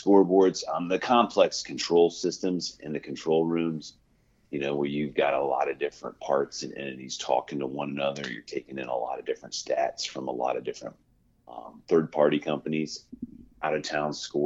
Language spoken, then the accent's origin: English; Ohio, United States; Well, I grew up in the Midwest, Ohio, cheering for the Bengals and the Reds.